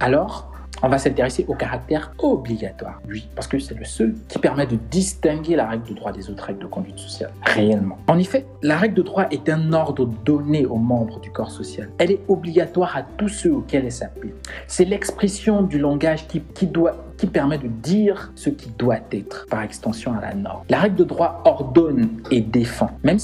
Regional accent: Gabon; Puisqu'on est gabonais, pour revenir sur cet exemple, on est gabonais.

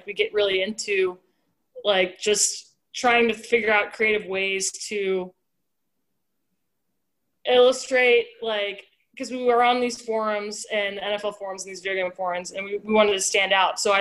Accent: Cincinnati, Ohio, United States; I grew up in Cincinnati, Ohio, and I'm unfortunately a Bengals fan.

